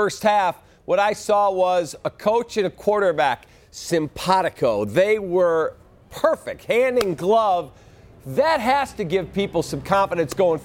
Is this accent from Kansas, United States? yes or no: no; Chicago, Illinois, United States; I am more excited for this Monday night game as a Chicagoan, as a Bears fan, than I have been in a long, long time.